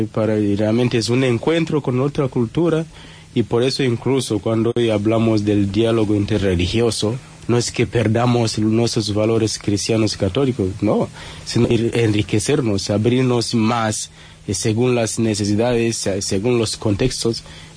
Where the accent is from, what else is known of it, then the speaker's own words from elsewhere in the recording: Tanzania; Spanish is a second language; also born or lived in Kenya; estudié la filosofía en mi país, en Tanzania, y luego el noviciado lo hice en Kenia.